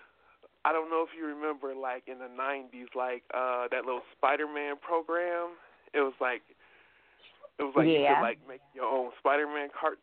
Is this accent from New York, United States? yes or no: no; Illinois, United States; I'm from Illinois.